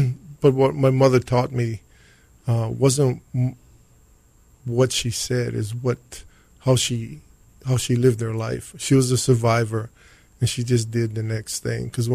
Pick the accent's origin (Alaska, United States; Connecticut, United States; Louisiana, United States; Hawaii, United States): Hawaii, United States; Kailua; I grew up in Kailua, on the other side of the island, and lived in Enchanted Lakes for a few years and then moved up to Ka'elupulu and then took off to the mainland.